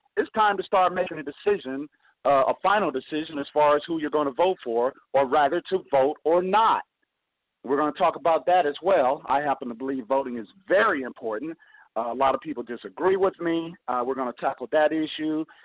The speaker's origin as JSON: {"language": "English", "region": "Ohio", "country": "United States", "lives_now": "Florida, United States", "said": "I'm from Ohio originally, and everybody's like down here in Florida. They just hug themselves when I say Ohio."}